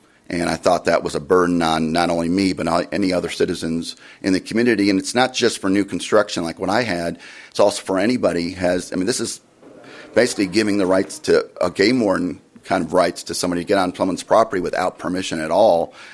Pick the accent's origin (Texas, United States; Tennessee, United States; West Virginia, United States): Texas, United States; now in Montana, United States; I'm a relatively new citizen of Montana. I came from Texas, and I built a home.